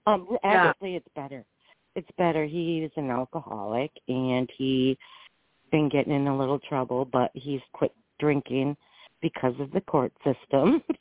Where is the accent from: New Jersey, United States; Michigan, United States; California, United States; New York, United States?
Michigan, United States; Iron River; Yeah, my mom and my dad was born in Escanaba. And I was born in Iron River, but anyways.